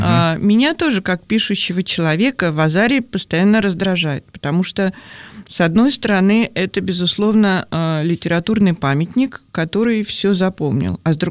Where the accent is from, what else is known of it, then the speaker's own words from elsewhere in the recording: Moscow, Russia; я родилась и живу в Москве